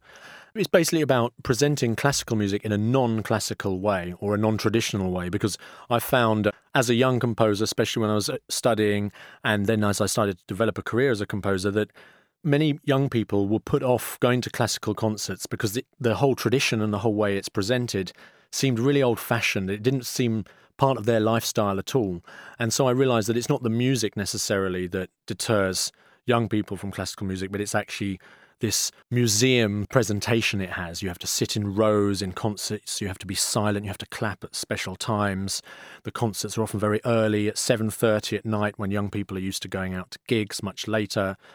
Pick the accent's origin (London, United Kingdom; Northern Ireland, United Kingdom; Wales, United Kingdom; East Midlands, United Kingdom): London, United Kingdom; being a Londoner, my folk music, the traditional music for me, in a way, is actually electronic music and stuff with a groove, dance music, and then combined with having this Russian classical heritage.